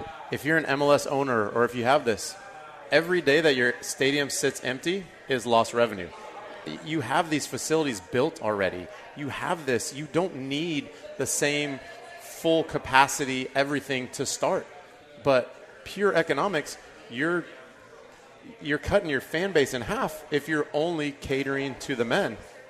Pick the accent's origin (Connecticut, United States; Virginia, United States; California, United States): California, United States; I grew up in Southern California. I have a lot of friends that coach club there